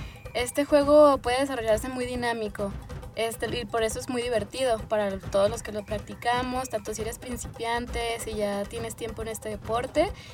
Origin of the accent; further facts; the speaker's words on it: Venezuela; born there; Es que yo nací en Venezuela.